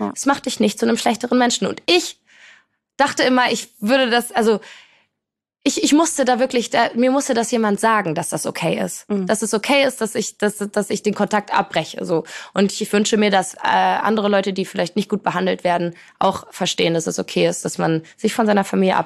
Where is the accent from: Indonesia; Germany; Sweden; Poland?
Poland; ich komme aus Polen, meine Eltern kommen beide aus Polen, so ich bin in einer sehr polnischen, sehr familiären Kultur aufgewachsen, da steht Familie über allem.